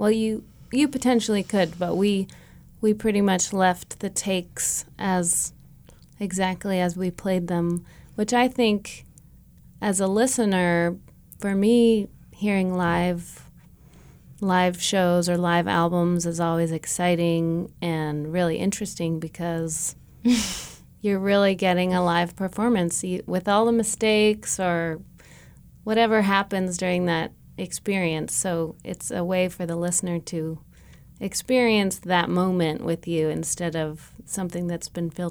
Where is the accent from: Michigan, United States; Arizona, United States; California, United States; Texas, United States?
California, United States; Well, we grew up in the East Bay, so we just love being in the East Bay